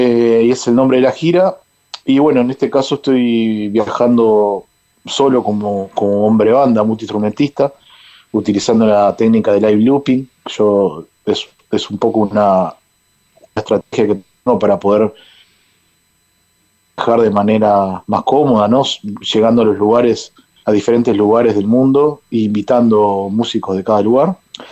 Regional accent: Uruguay; una especie de manusija uruguayo, digamos, que hago candombe, ¿no? Uh-huh. Que el ritmo de mi tierra.

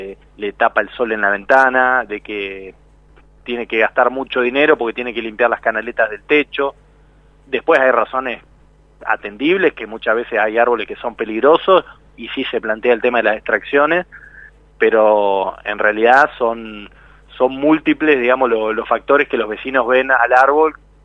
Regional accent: Neuquén, Argentina; yo nací en Neuquén, y justo frente al lugar donde vivía había un terreno baldío muy grande

